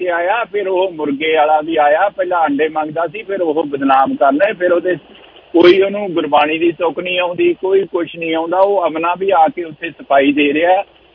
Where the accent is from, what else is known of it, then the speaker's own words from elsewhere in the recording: Punjab, India; ਮੈਂ ਦਮਦਮਾ ਸਾਹਿਬ ਮੇਰੇ ਨਾਲ ਬਿਲਕੁਲ ਹੀ ਪੈਂਦਾ, ਉੱਥੇ ਪਿੰਡ ਅਸੀਂ ਨਿੱਕੇ ਨਿੱਕੇ ਹੁੰਦੇ ਸੀਗੇ, ਵਿਸਾਖੀ ਦਾ ਮੇਲਾ ਲੱਗਦਾ ਸੀਗਾ